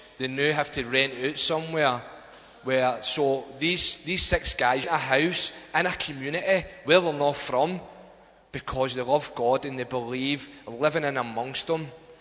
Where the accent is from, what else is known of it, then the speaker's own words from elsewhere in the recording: Scotland, United Kingdom; accent: Scottish; Missed the Scottish accent.